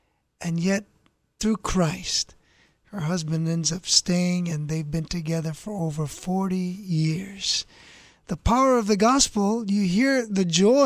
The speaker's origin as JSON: {"language": "English", "region": "Hawaii", "country": "United States", "tie": "born or raised there", "said": "I grew up in Hawaii. So we're surrounded by water"}